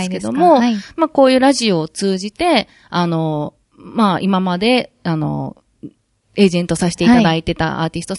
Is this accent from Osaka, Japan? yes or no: yes; Osaka, Japan; accent: Osaka dialect; 私がその、まあ、言葉が、さっきからちょっと、ちょいちょいこう、大阪弁が出てると思うんですけど、